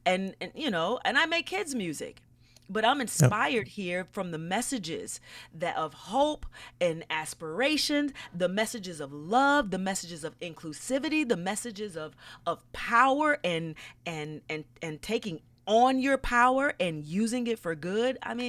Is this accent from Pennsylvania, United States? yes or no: no; Atlanta, Georgia, United States; now in New York, United States; I'm from Atlanta originally.